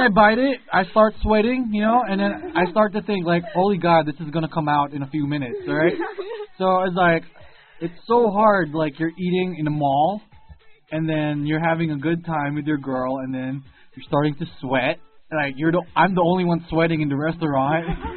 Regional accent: South China, China; I'm from South China.

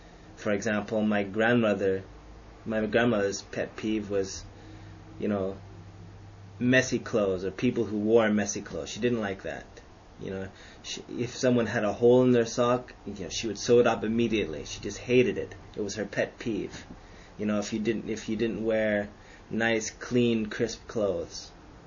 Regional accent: Canada; I'm Canadian, so it's not. Like, I don't like Canada or I don't like Canadians because I am Canadian and I do love my country.

